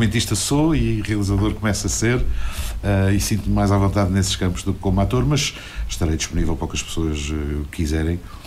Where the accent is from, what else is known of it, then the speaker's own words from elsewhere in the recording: Azores, Portugal; Claro que sou suspeito como açoriano